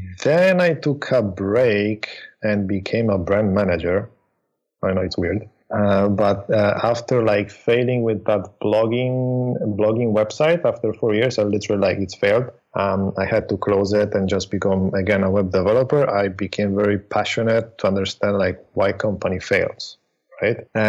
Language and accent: English; Italy; also born or lived in Sweden / Poland; now in Thailand; And I was born in Sweden. Then I moved to Italy, where I was raised. And then I lived for a very long time in Poland. And then when I became a little bit older, I decided to start traveling the world. And I ended up in Thailand, basically Southeast Asia. So Thailand, Singapore, and Bali.